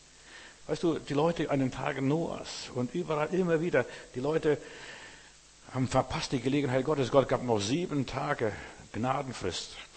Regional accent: Klaipėda, Klaipėda County, Lithuania; now in Windenburg, Lithuania; Bei uns, wo ich herkomme, aus Memel, also ich wohne ja am Haff in Windenburg, da fuhr der Bus nur einmal am Tag.

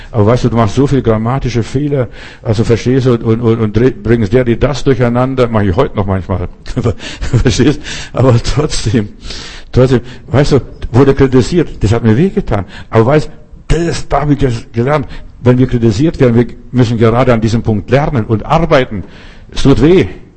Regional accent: Bavaria, Germany; ich bin in Bayern groß geworden, ein Stück weit, ich mag Bayern.

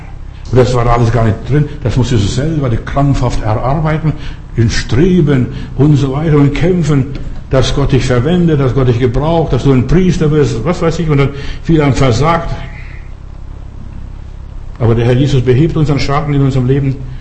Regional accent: Lithuania; Ich kriege vorgestern einen Anruf aus Litauen, wo ich herkomme.

